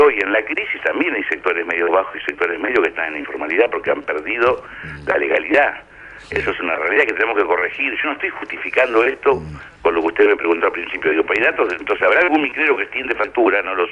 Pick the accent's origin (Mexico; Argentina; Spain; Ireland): Argentina; Me ha ido bien, me ha ido regular y me ha ido mal como cualquier argentino.